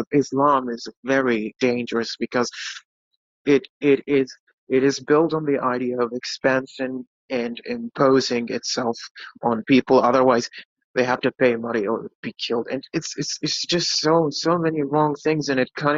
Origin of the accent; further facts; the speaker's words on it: Bahrain; Hi, I am an atheist from Bahrain.